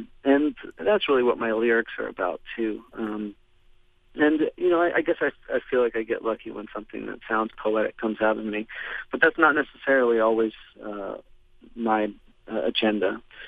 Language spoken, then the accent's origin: English; Lancaster, Pennsylvania, United States; I have to say, I'm very lucky with my upbringing. I was raised Mennonite in Lancaster, and the Mennonite Anabaptists, you know, they're very peaceful people and very simple and very earnest and kind and forgiving.